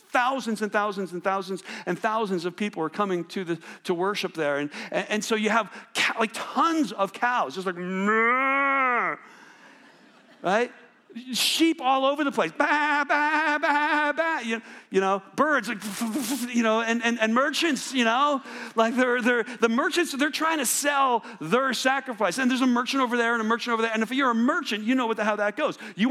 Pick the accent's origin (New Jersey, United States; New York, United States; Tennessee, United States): New Jersey, United States; And I grew up in New Jersey, so we didn't have a lot of stampedes